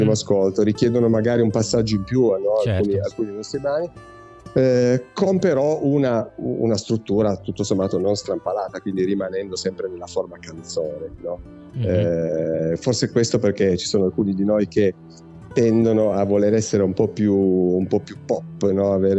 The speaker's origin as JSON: {"language": "Italian", "town": "Turin", "region": "Piedmont", "country": "Italy", "said": "Noi ci siamo dovuti spostare a Milano da Torino, noi siamo di Torino"}